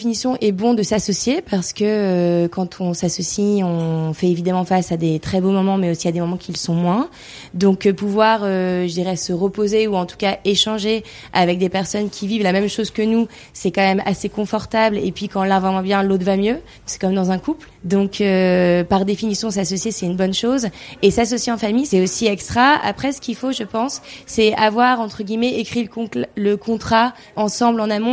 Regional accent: Hauts-de-France, France; on vient du Nord

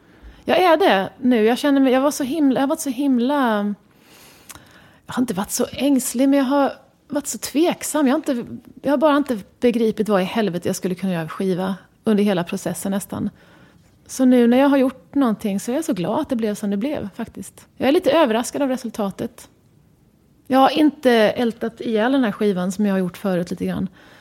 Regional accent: Sweden; jag har alltid tänkt på mig själv som en svensk.

